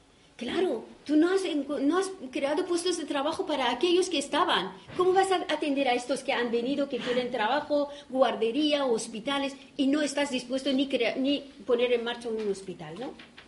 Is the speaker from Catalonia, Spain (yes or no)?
yes; Barcelona, Catalonia, Spain; yo vengo de Barcelona